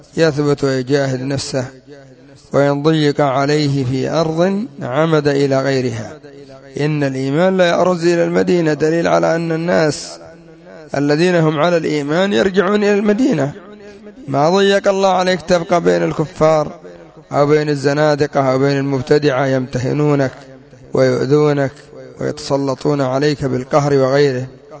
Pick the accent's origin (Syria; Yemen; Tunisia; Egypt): Yemen; وأخذوا كثير من البلدان، حتى عندنا في اليمن.